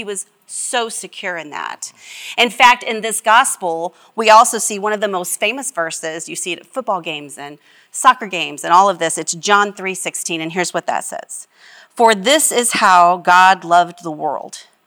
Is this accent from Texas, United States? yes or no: no; Ohio, United States; accent: twang; I know that I am from Southern Ohio, actually, and I moved around a lot. But if I get really tired, I tend to have a twang in my voice, some may say.